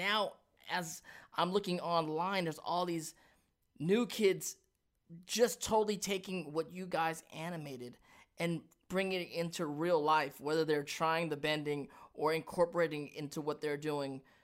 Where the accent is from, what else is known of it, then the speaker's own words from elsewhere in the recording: Hollywood, California, United States; I grew up in Hollywood, you were in Hollywood